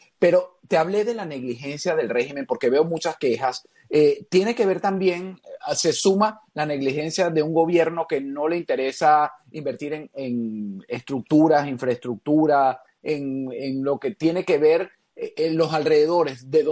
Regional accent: Venezuela; Incluso a mí como venezolano

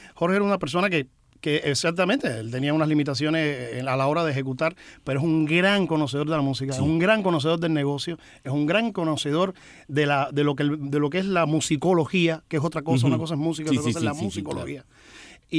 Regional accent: Cuba; now in United States; Si tú supieras que yo llegué a Estados Unidos con el pelo corto. Porque ya cuando salí de Cuba, dije, bueno, ya eso fue una etapa

